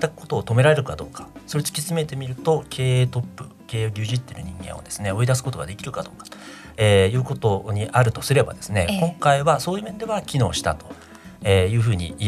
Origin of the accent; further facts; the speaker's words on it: Hyogo, Japan; 私、まあ、地元兵庫県ということもあってですね